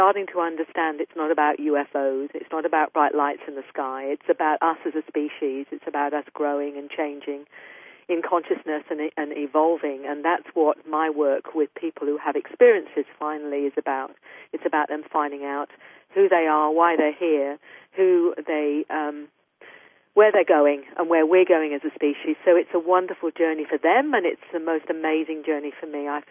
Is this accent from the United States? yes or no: no; United Kingdom; now in Australia; I'm from Australia, an AusPom, because I originated from the UK as well, so I haven't got an Australian accent